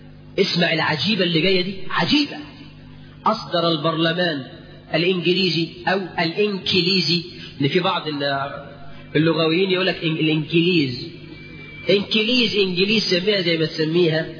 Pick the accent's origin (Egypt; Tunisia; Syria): Egypt; احنا كمصريين